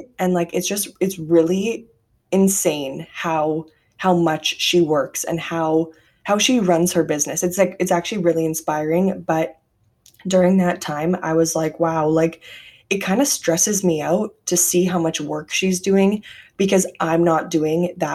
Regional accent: Canada; we are all Canadian.

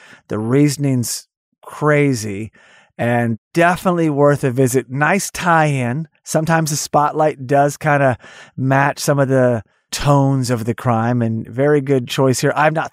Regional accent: Tulsa, Oklahoma, United States; I'm not from Ada, but I am from Oklahoma, Tulsa, Oklahoma. So this wasn't too far away from where I grew up, but definitely worth your time.

